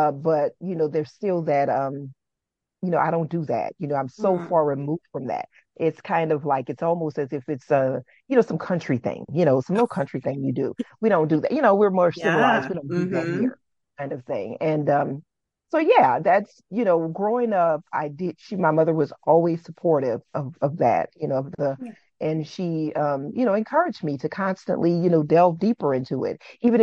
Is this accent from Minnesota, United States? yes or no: no; New Orleans, Louisiana, United States; I growing up in New Orleans, there wasn't a lot of you know, just shunning people for